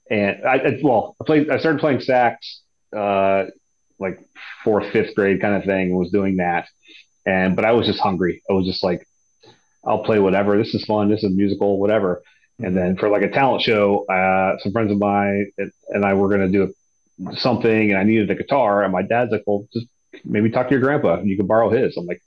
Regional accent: Pennsylvania, United States; No, I am from northwestern Pennsylvania, small

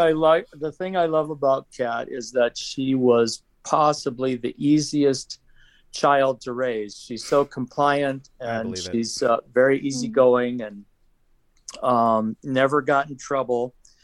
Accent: Denver, Colorado, United States; I'm from Denver.

